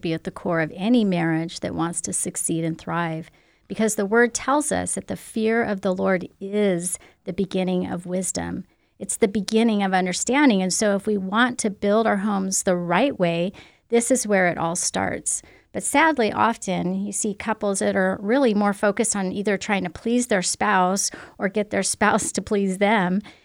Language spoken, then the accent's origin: English; Oregon, United States; I know in California, not very many people have gardens, but I'm from Oregon and we definitely had gardens then.